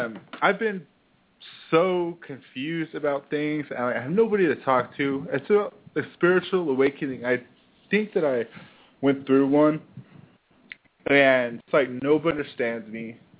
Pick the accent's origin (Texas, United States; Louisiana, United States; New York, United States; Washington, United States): Texas, United States; I'm from Texas, but...